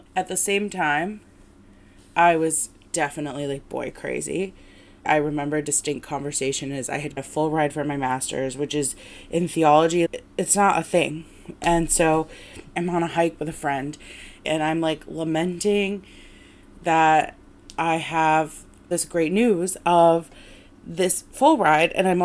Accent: Midwest, United States; Especially I'm from the Midwest, right? So we have this like, You go to college, you get married, you have kids.

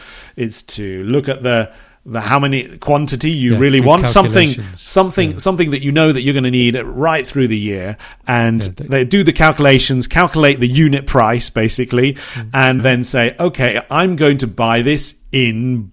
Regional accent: Bournemouth, South West England, United Kingdom; There's a shop, there's a shop in England, in my hometown in Bournemouth

